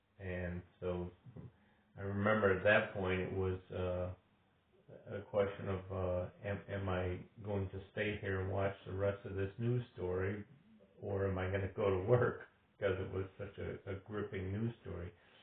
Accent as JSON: {"language": "English", "town": "Glenview", "region": "Illinois", "country": "United States", "tie": "born or raised there", "also_born_or_lived": "Chicago", "said": "I was born in the city of Chicago, and that's where I spent the first 2.5 years of my life. And then the family moved to Glenview, and I spent the remainder of my youth growing up in Glenview."}